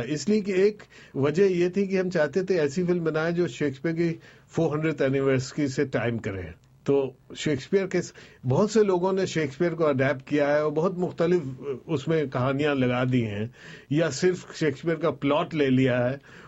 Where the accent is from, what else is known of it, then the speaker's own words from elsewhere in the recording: Pakistan; اب ظاہر ہے کہ چونکہ میں پاکستانی ہوں